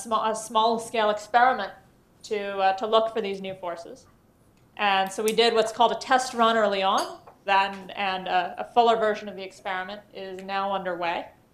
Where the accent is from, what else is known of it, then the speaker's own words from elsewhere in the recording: Colorado, United States; now in Canada; I'm from Colorado. My family's Colombian, but moved to the States when I was young. Went to high school there, went to college at MIT, then went to Harvard for grad school